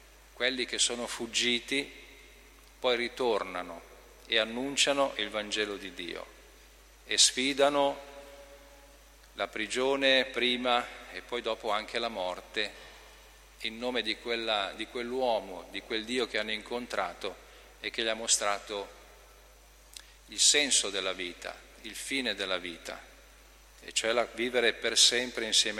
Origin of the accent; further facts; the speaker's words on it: Albino, Lombardy, Italy; Vengo dalla Val Seriana, Albino per la precisione.